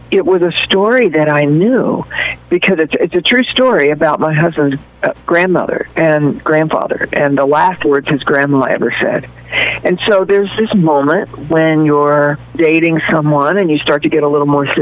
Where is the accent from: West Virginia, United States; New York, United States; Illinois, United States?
West Virginia, United States; Cross Lanes; everybody knew everybody in our little town, and my hometown was called Cross Lanes. It was named for the stoplight.